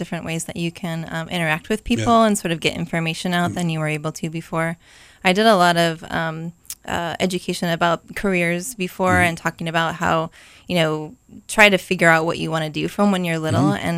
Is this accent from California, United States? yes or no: no; Salem, Oregon, United States; I'm originally from Oregon. Mm-hmm. I grew up in Salem.